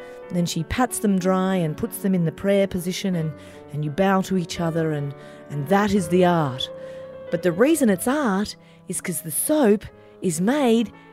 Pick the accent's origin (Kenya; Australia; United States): Australia; Adelaide, South Australia; I want to take you to Adelaide, my hometown.